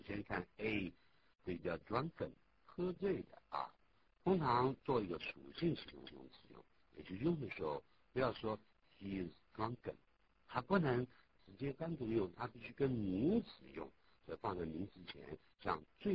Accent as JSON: {"language": "Chinese", "town": "Nanning", "region": "Guangxi", "country": "China", "said": "我爸爸呢，我们是南宁人嘛。"}